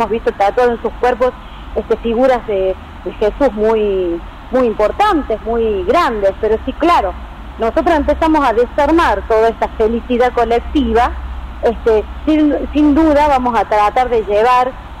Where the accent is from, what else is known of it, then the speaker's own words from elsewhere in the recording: Argentina; un país como el nuestro, anclado en Sudamérica